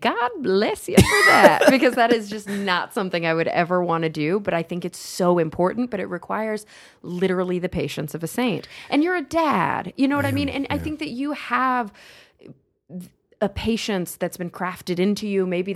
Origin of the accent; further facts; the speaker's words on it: Plano, Texas, United States; also born or lived in Denton; So I grew up in Plano, born and raised.